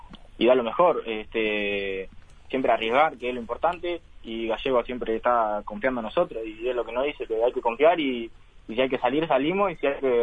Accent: Las Piedras, Canelones, Uruguay; Las Piedras, Canelón.

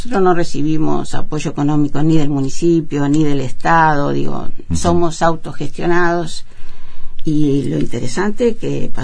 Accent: Nuevo Berlín, Río Negro, Uruguay; born there; es entrañable para mí Río Negro porque es donde yo nací. Fíjate que Nueva Berlín, Yun, para mí significan mucho. Lo que pasa es que luego, en los avatares de la vida activa, como siempre, terminamos todos en Montevideo.

